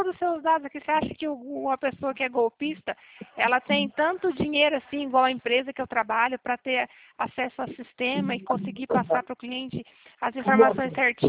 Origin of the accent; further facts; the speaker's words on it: Cornélio Procópio, Paraná, Brazil; Eu sou da cidade de Cornélio Procópio, no norte do Paraná.